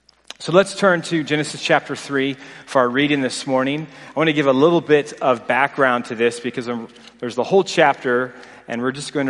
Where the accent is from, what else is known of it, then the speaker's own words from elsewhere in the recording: East Coast, United States; also born or lived in Tennessee / Ohio; now in Colorado, United States; I grew up in the East Coast, spent most of my young adult life there. And then before Maggie and I were married, right before our wedding, I moved over to Colorado and had a change of states.